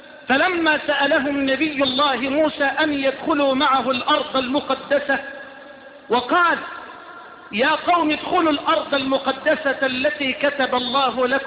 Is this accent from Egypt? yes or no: yes; Egypt; إلى بلدنا مصر